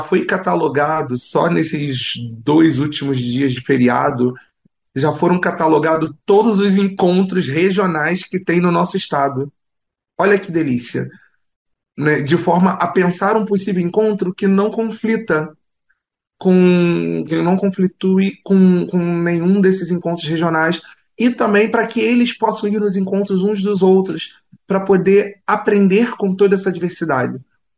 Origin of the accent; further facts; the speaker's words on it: Rio de Janeiro, Brazil; eu vim de Realengo. Hoje eu estou nessa região da Grande Tijuca, mas eu vim de Realengo. Então eu cresci na Reunir 6.